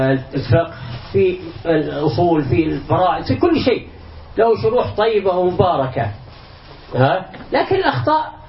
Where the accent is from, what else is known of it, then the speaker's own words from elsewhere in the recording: Saudi Arabia; أمة الدعوة في بلادنا السعودية وفي كل البلاد الخليج أو العربي